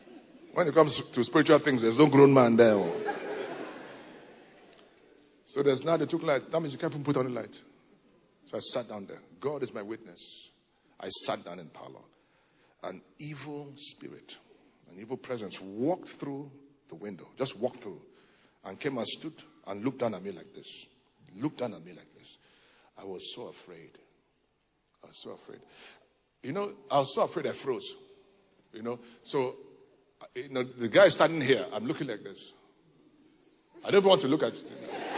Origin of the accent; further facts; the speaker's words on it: Onitsha, Anambra, Nigeria; Two weeks after, I'm driving from Lagos and I'm going to Enugu. Too much traffic on the road. By 11:30 p.m., I'm in Onitsha, that's my hometown.